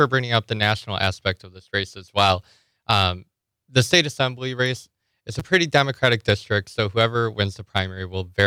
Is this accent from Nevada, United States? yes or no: yes; Nevada, United States; I grew up in Clark County in a union household.